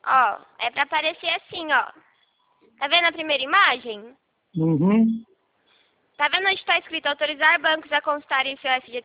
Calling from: Rio Claro, São Paulo, Brazil; Eu falo de Rio Claro, São Paulo

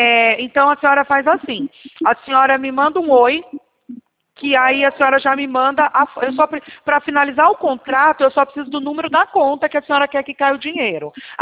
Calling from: Campinas, São Paulo, Brazil; Nós somos da cidade de Campinas, São Paulo.

